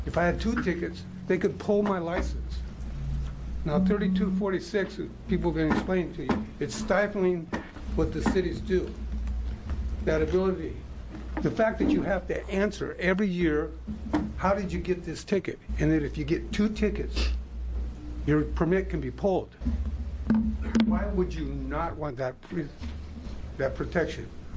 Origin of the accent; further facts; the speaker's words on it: Portland, Oregon, United States; I'm from Portland, Oregon.